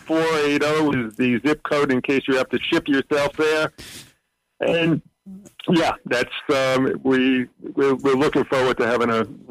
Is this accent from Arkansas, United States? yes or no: no; New York, United States; You know, I'm on some sort of algorithm that must know I'm from New York, and I get these pictures on my mobile that of old New York from the 50s and the 60s.